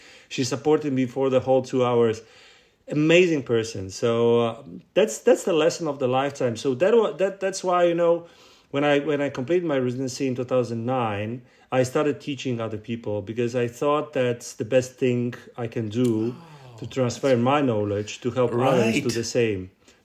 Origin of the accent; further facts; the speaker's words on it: Poland; English is a second language; So I said, I'm from Poland.